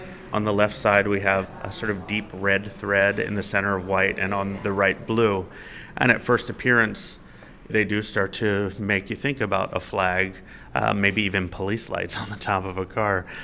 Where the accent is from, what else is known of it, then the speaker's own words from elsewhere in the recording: Baltimore, Maryland, United States; I grew up in Southwest Baltimore. It's very working class, blue collar, and black velvet paintings were pretty common in the houses that I grew up in.